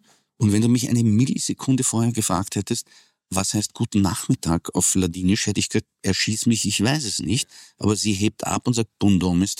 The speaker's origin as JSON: {"language": "German", "region": "Lower Austria", "country": "Austria", "tie": "born or raised there", "also_born_or_lived": "Vienna", "said": "Ja, aber ich bin ja in Wien aufgewachsen. Also eigentlich in Niederösterreich."}